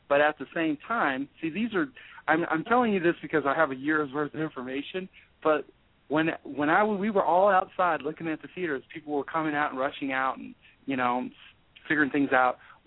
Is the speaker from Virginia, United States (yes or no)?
yes; Virginia Beach, Virginia, United States; I'm from Virginia Beach. That's where I met Regina. We were in high school together.